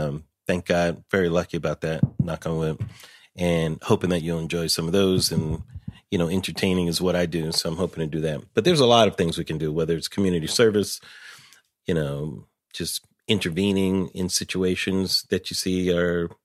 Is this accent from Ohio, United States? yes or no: no; Pomona, California, United States; I'm from LA. I grew up in Pomona, California. My family's from Chicago, though.